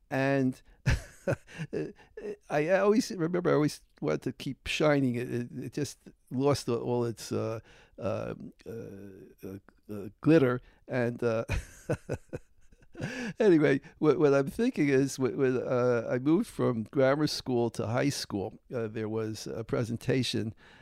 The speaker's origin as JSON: {"language": "English", "town": "Newark", "region": "New Jersey", "country": "United States", "tie": "born or raised there", "said": "You know, I was raised in Newark, and we were, I guess, we were poor. As my sister said, we were poor, but we didn't know it. I mean, because we had wonderful life in the Weequake section. 50,000 Jews. It was just a wonderful ghetto."}